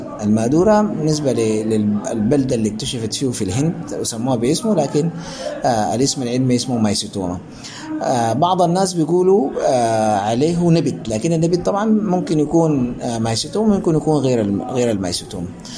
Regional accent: Sudan; غالب الالتهابات الموجودة عندنا في السودان, طبعا موجود عندنا في السودان هنا في الجزيرة

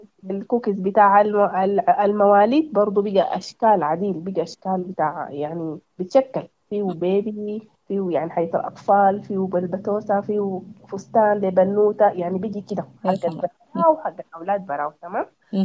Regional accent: Sudan

